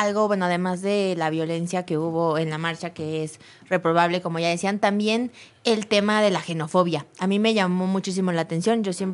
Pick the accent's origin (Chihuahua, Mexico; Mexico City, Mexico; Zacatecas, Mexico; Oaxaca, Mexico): Mexico City, Mexico; quiénes somos los chilangos